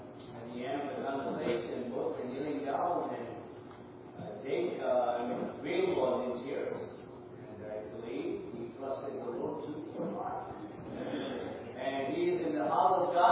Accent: Goa, India; I come all the way from Goa, India. Goa is a state. India is a country. And in Goa, I pastor the Great and True Baptist Church.

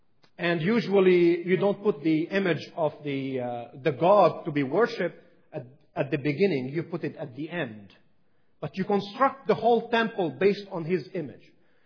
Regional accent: Baalbek-Hermel, Lebanon; English is a second language; I come from Lebanon again. You know that, right? I said it twice. I come from a city that is 20 or 30 minutes away from Baalbek.

